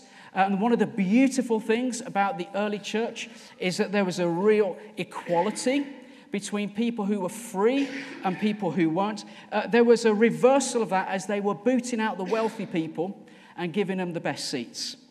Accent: West Midlands, United Kingdom; I grew up in the West Midlands.

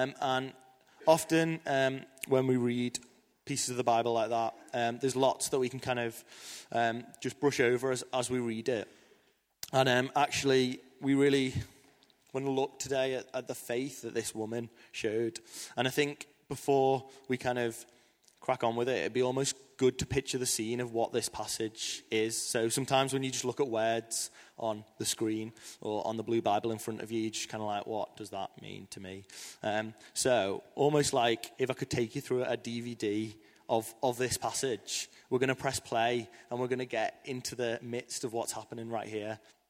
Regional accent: Liverpool, North West England, United Kingdom; I am from Liverpool, a beautiful place, an incredible place.

